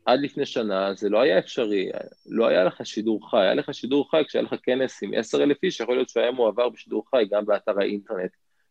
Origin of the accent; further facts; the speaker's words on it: Giv'at Ze'ev, Judea and Samaria Area, Israel; גדלתי בגבעת זאב להורים חוזרים מתשובה, אז התחנכתי במוסדות חרדים ליטאים.